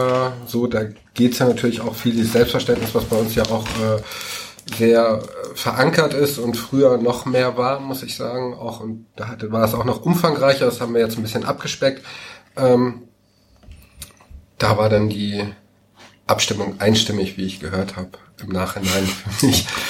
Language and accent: German; Schleswig-Holstein, Germany; Ich komme ursprünglich aus Dithmarschen. Da ist Heide ja die Kreisstadt.